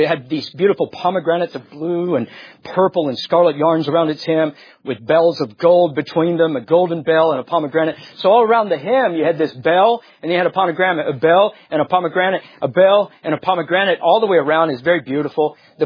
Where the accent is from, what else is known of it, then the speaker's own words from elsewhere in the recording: Georgia, United States; You could tell I'm from Georgia. I'm talking about the SEC here.